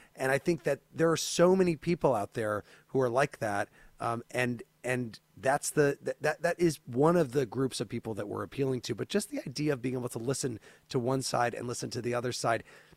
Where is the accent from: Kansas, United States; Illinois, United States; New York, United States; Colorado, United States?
Illinois, United States; these are the people that I grew up with around Illinois